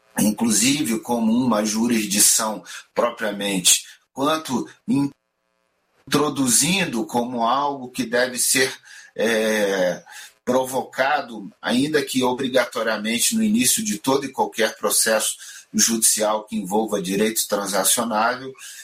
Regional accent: Brasília, Federal District, Brazil; also born or lived in Rio de Janeiro; a minha base é Brasília. Sou carioca de de nascimento, mas vim para Brasília quando ainda era menino, né? Meu pai veio ser juiz em Brasília e eu acabei vindo com ele, era criança ainda. E aí nunca mais deixamos Brasília

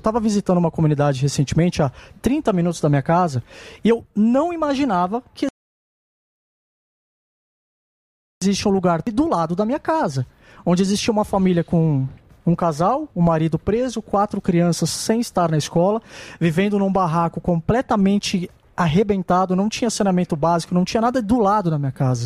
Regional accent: São Paulo, Brazil; São Paulo, capital.

